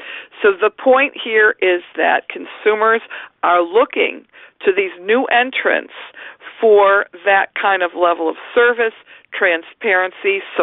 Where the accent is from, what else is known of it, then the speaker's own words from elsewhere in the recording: Detroit, Michigan, United States; I grew up in Detroit, union family, so you can imagine where my politics and my sympathies are.